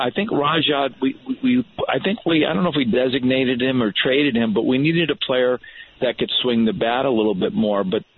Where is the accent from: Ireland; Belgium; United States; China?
United States; Connecticut; you know, I grew up in Connecticut, but he actually went to the same high school that my mom went to when she left Brooklyn and moved out to Connecticut.